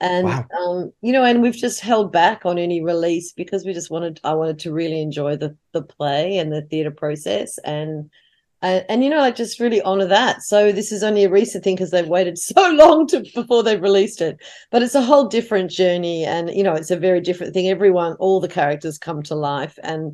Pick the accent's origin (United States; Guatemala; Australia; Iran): Australia; honestly, I need subtitles as an Australian.